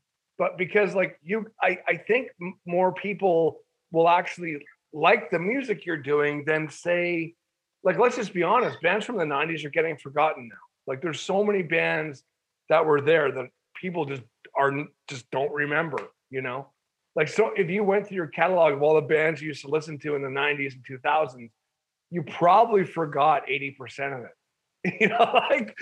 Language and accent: English; Canada; I'll just talk about Canada briefly because I'm from Canada